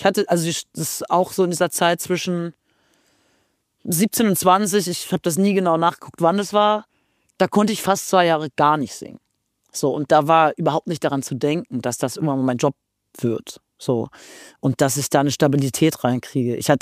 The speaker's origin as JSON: {"language": "German", "town": "Jaderberg", "region": "Lower Saxony", "country": "Germany", "said": "also so Jaderberg, Oldenburg, die ganze Ecke, wo ich herkomme, das ist ja keine 2 Stunden entfernt."}